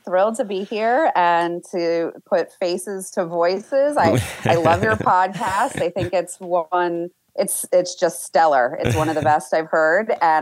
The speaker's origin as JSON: {"language": "English", "region": "Connecticut", "country": "United States", "tie": "born or raised there", "said": "I grew up in Connecticut, and the school I went to was fabulous."}